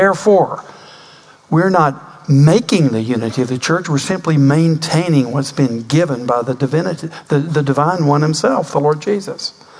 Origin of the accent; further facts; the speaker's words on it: Southern United States, United States; But I want to say, as a Southerner, as I was walking across the old Montgomery Highway, I could have sworn I saw a squirrel with a parka on.